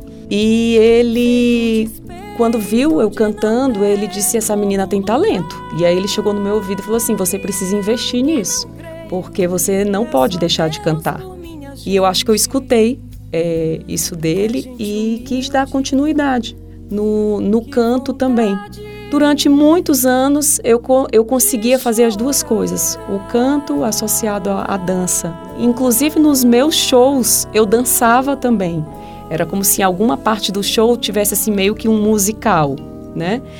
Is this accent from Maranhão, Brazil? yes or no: yes; São Luís, Maranhão, Brazil; São Luís, eu sou de São Luís, sou maranhense